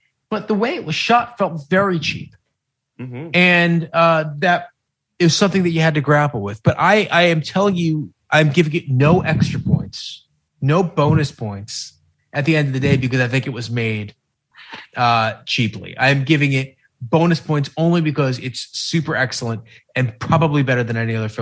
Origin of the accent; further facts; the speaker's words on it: United States; as an American, Canadian, and straight up, like, you know, an American film nerd to some extent